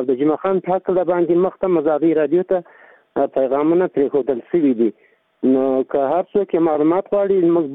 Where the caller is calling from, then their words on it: Jani Khel, Paktika, Afghanistan; د پکتیکا دی ولایت د جانخیل ولسوالی تاسو سره په تماس کې یم.